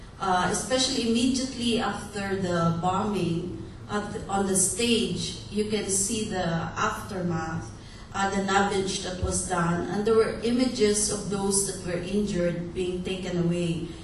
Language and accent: English; Negros Island Region, Philippines; I was in the province, I'm from Negros